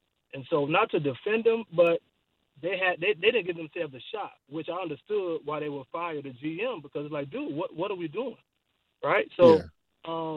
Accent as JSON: {"language": "English", "town": "Miami", "region": "Florida", "country": "United States", "tie": "born or raised there", "said": "So I'm from Miami, born and raised in Liberty City."}